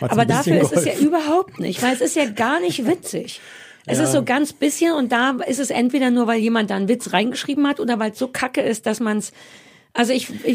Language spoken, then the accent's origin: German; East Germany, Germany